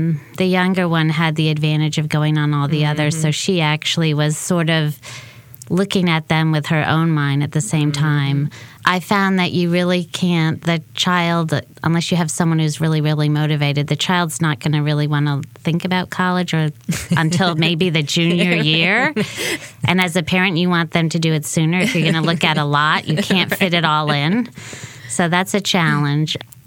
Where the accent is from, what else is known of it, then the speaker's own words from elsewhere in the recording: Connecticut, United States; Well, that's kind of funny, because I'm from the North. I'm from Connecticut.